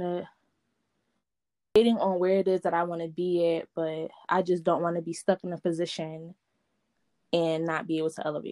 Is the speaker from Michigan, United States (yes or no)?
no; Philadelphia, Pennsylvania, United States; Born and raised in Philly.